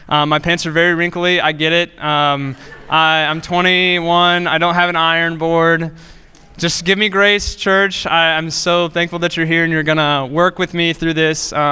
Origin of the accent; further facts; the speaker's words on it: Lawrenceburg, United States; I grew up in Lawrenceburg.